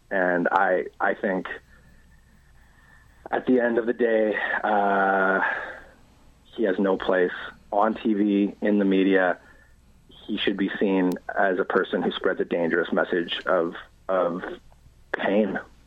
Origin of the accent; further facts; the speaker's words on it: Vancouver, British Columbia, Canada; I mean, remember, I am from Vancouver.